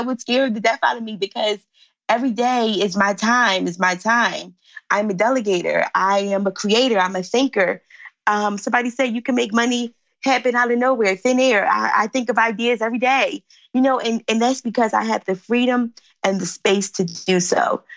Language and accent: English; Philadelphia, Pennsylvania, United States; I live in Philly. I'm from Philly.